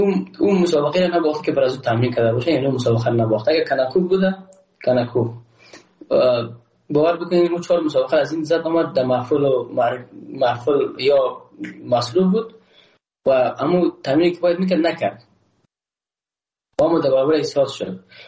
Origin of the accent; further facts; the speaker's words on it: Afghanistan; ما یک افغان هستم